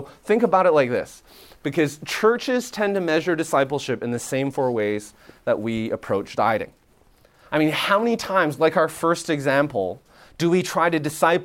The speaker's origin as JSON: {"language": "English", "country": "Canada", "moved": "as an adult", "lives_now": "Nashville, United States", "said": "and I'm Canadian. I mean, before moving down to Nashville 3 years ago with my wife and three kids, I thought barbecue was like burgers and hot dogs."}